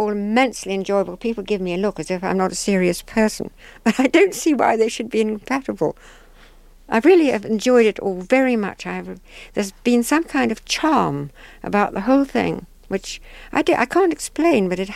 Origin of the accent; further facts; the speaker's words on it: Zimbabwe; accent: Rhodesian; now in United Kingdom; Rhodesian accent.